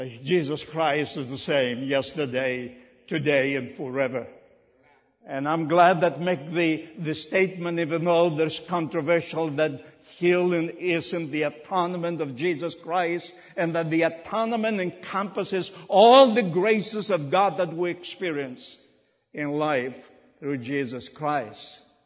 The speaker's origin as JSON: {"language": "English", "country": "Greece", "tie": "born or raised there", "also_born_or_lived": "southern Greece", "second_language": "English", "said": "I was born in Greece, very utmost place in the mountains. I knew nothing about civilization. I grew in the German war, and then after the Civil War, we left everything to find safe in the south part of Greece."}